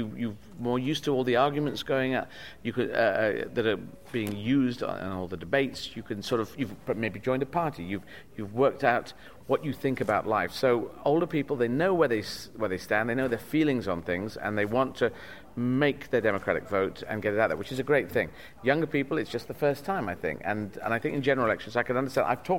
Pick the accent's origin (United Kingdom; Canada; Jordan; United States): United Kingdom; We're British people. We don't run and hide.